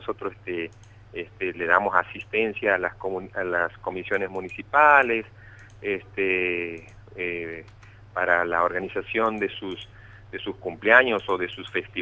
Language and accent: Spanish; Santiago del Estero, Argentina; para nosotros que somos de aquí de Santiago del Estero y vamos a mostrar nuestra cultura en otros puntos del país